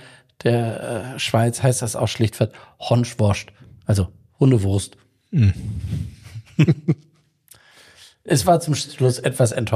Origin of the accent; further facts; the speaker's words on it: Northern Germany, Germany; weil ich mich als Norddeutscher jenseits des Grünkohls